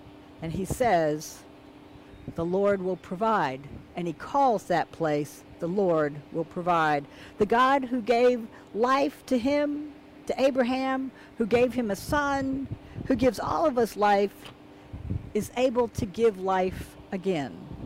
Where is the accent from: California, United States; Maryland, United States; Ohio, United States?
Maryland, United States; I remember going to see the fireworks when I was growing up near Cabin John Park